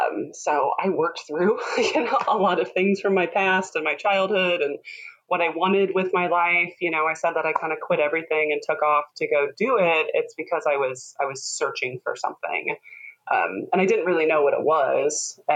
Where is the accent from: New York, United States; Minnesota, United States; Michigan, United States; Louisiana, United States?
Minnesota, United States; also born or lived in Illinois, United States; now in Portland, United States; Well, I am a Midwesterner at heart. I grew up in the Midwest, Minnesota and Illinois. So all my family, my roots are there, but I moved out to Oregon moved west, I guess, in like 2005